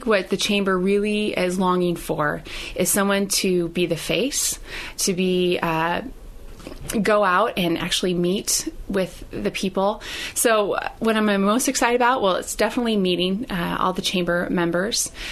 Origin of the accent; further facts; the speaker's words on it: Minneapolis, Minnesota, United States; also born or lived in Grinnell, Iowa / Baraboo, Wisconsin; I actually kind of claim Midwest as home. I was born in Iowa, in Grinnell, Iowa, and lived there for several years and then moved to Baraboo, Wisconsin for a couple of years, but did most of my growing up in the Minneapolis area.